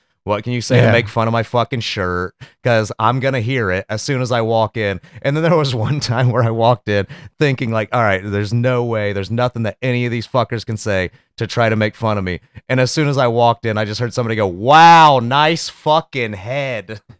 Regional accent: Iowa, United States; Yeah, I'm from Iowa here, new to the fan, Fever fan.

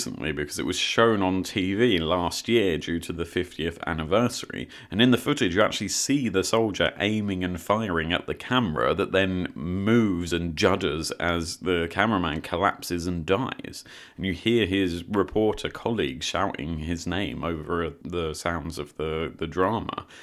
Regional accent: United Kingdom; Back in my home country of the UK

